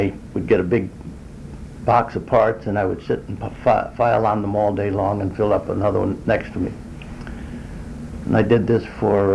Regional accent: Bridgeport, Connecticut, United States; I was born in Bridgeport, Connecticut in 1925, January 1925, and went to school there, and grammar school, and then I went to high school also in Bridgeport

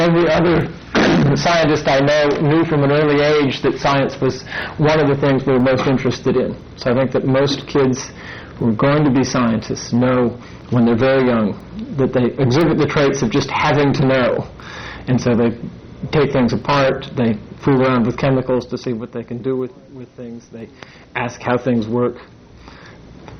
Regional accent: Texas, United States; born there; He was in service from 51 to 54, which is why I was born in Texas.

